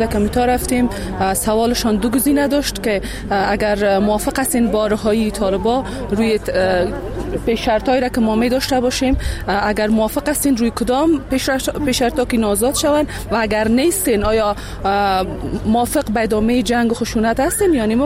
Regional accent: Baghlan, Afghanistan; از بغلان آمدیم.

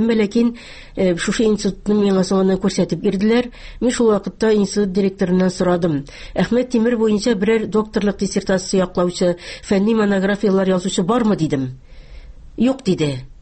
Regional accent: Tatarstan, Russia; Мин Татарстаннан анда бердән бер кеше идем катнашкан.

